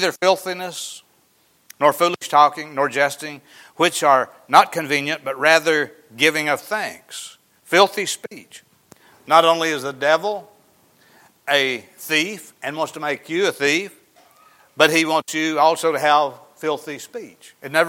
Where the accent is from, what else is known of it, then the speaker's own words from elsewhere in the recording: Arkansas, United States; I used to go over to Tate's store, there where I grew up in Izzard County